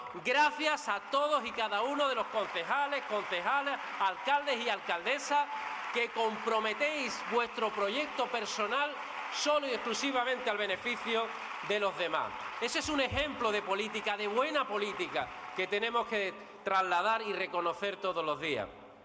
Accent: Alhaurín el Grande, Andalusia, Spain; hay una tradición de los huevos fritos en Alhorín el Grande. Es verdad que lo hacemos aquí porque es mi pueblo y porque tenía yo muchas ganas. Es una manera de reconciliarme con mis raíces

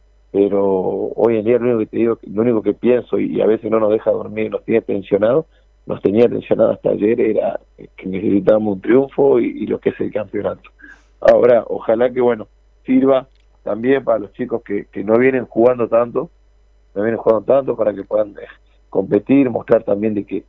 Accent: Argentina; como argentinos estamos orgullosos de los dos y nos disfrutamos a los dos

